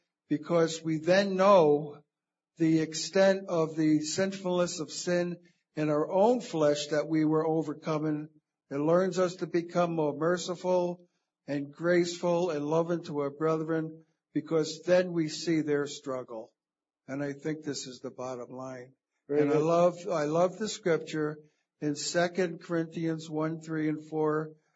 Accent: Detroit, Michigan, United States; from Detroit.

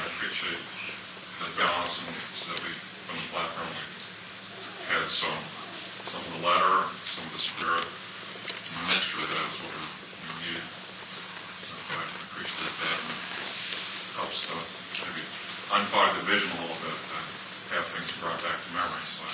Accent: Grand Rapids, Michigan, United States; now in Portland, United States; from Grand Rapids. I used to be from Grand Rapids. Now I'm from Portland.

